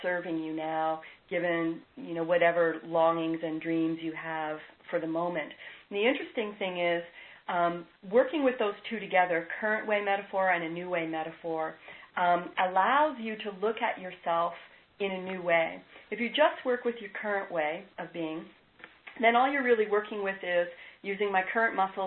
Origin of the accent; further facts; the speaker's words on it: Canada; I'll use a hockey metaphor since I'm Canadian.